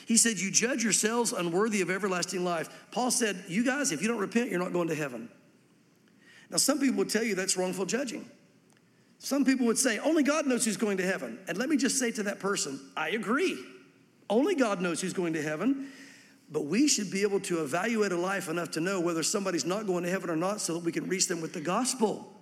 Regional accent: the South, United States; born or raised there

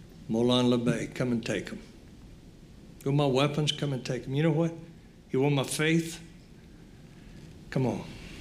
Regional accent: North Carolina, United States; I grew up in the Marine Corps, whether you know it or not. I grew up around Cherry Point Marine Air Station. My dad was there for 32 years.

